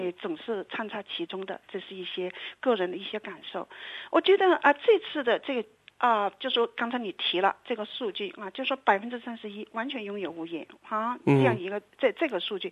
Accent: China

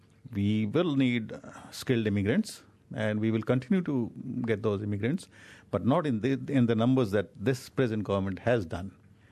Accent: Mumbai, Maharashtra, India; moved away as an adult; now in New Zealand; I was born in Mumbai, India, went to a Punjabi school, and then later on graduated from University of Mumbai in political science and psychology. I did an honors degree there, and came to New Zealand

